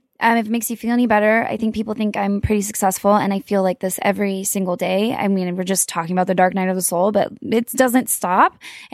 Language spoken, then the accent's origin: English; Texas, United States